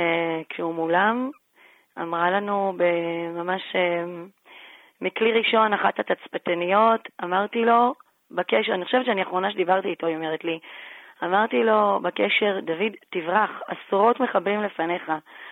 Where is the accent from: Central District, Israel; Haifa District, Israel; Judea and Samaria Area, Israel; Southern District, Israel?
Judea and Samaria Area, Israel; Modi'in Illit; אז אנחנו ממודיעין עילית לא שומעים כלום במהלך החג